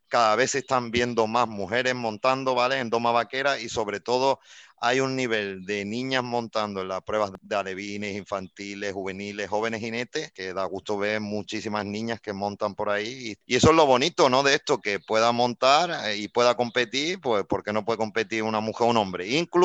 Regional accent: Dos Hermanas, Andalusia, Spain; me fui al hipódromo de mi pueblo, de Dos Hermanas.

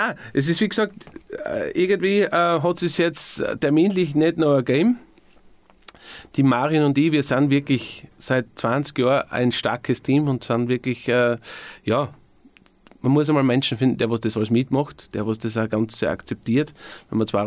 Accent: Obergrossau, Styria, Austria; Ich bin am liebsten eigentlich schon, muss ich sagen, in Obergrossau. Das ist meine Heimat.

